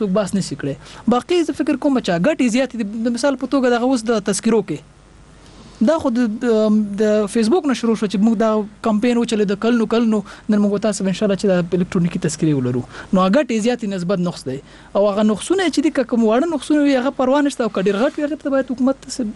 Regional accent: Kabul, Afghanistan; born there; موږ په خو په مزه په خیرخانه کې پیدا شوم

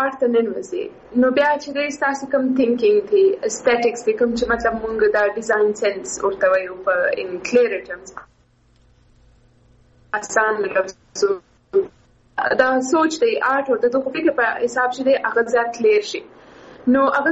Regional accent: Quetta, Balochistan, Pakistan; moved away as an adult; او زه سیم په کوټي کې پیدا شوی ما د کوټې ته تاګ راته سمجه استا ولې شي فاميلي زما جلته ده او کوټي کې سي زما اډوكيشن کم سي هاي سکول پورې

